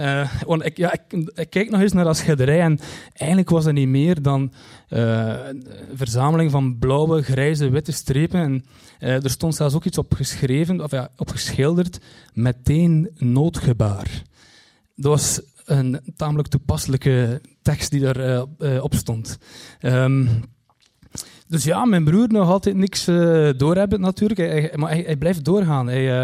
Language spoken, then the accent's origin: Dutch; Kortrijk, Flanders, Belgium; ik kom uit Kortrijk en Kortrijk is zo groot.